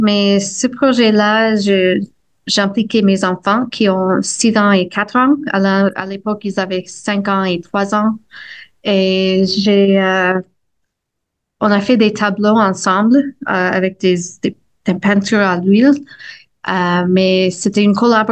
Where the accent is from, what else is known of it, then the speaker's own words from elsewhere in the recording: United States; French is a second language; Oui, en fait, je ne viens pas de Saint-Jean. Je viens des États-Unis et je suis devenue francophile au cours des années. J'ai appris le français comme langue étrangère